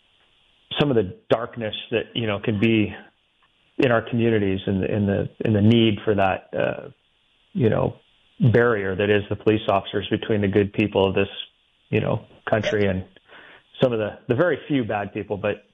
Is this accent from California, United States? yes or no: yes; California, United States; after growing up in Napa Valley, which is, you know, kind of a, it's not, it wasn't at that time what it is now.